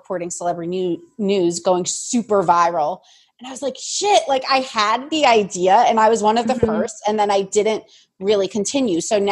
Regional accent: New Jersey, United States; And so I'm from New Jersey. So I'm like, New Jersey's food is like top notch.

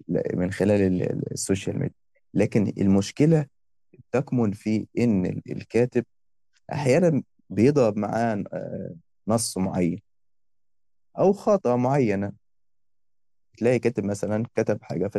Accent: Upper Egypt, Egypt; ما كانش عندنا في الصعيد هنا مسألة الورشة

